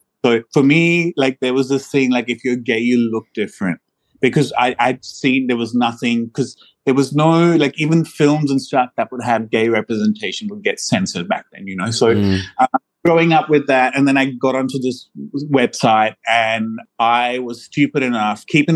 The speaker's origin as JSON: {"language": "English", "country": "India", "tie": "born or raised there", "said": "So you see, I grew up in India, okay?"}